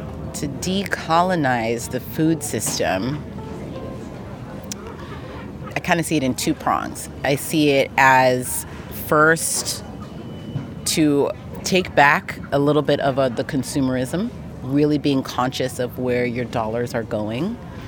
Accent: Los Angeles, California, United States; And I grew up in Los Angeles, and I, you know, was fortunate enough to be able to go to a school in the West Side.

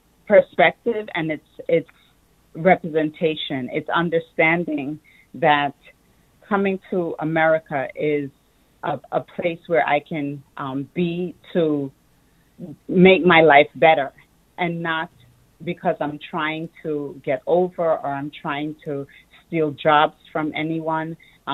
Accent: Queens, New York, United States; So, well, our roots are the same. We are both from Queens

